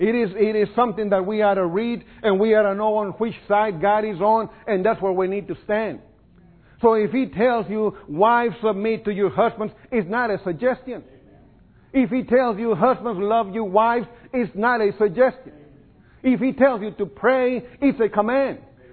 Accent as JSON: {"language": "English", "region": "Texas", "country": "United States", "said": "And, of course, we were all Texans, and we said, \"No, we're policemen from San Antonio.\""}